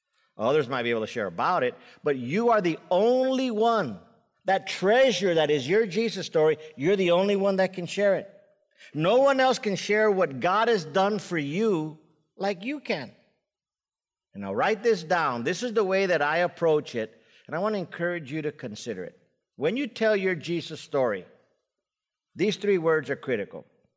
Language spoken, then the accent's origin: English; El Paso, Texas, United States; So, for me, I grew up in El Paso, Texas, and a very nominally Catholic home. We went to church, you know, being Latino, we were Catholics